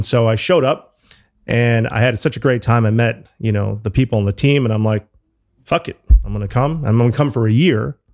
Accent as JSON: {"language": "English", "town": "New Haven", "region": "Connecticut", "country": "United States", "tie": "born or raised there", "lives_now": "London, United Kingdom", "said": "So my story is I grew up in New Haven. I went to university in Chicago."}